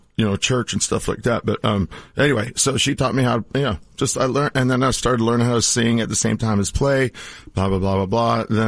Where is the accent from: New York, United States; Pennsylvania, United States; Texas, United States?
Texas, United States; San Antonio; I'm from San Antonio.